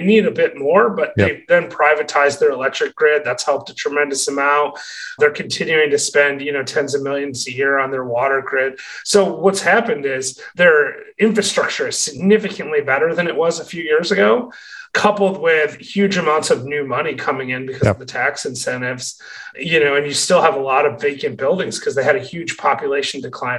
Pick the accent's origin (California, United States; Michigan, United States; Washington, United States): Michigan, United States; And again, it comes to, I'm from Michigan, so I know the market better.